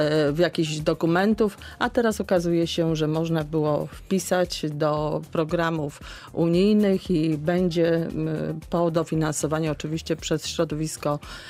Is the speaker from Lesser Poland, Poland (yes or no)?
no; Zielona Góra, Lubusz Voivodeship, Poland; jako zielonogórzanka, rodowita zielonogórzanka, marzy mi się, żeby również pewne sprawy w naszym mieście zostały załatwione.